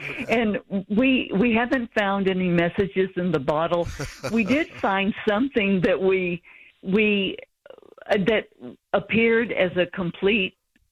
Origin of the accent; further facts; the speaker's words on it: Texas, United States; also born or lived in Kansas / Toronto / Albany; now in Cape Cod, United States; It's from a lot of different places. I grew up in Texas, ended up living in Kansas, Toronto, Albany, all sorts of places, and ended up on the Cape, which I love.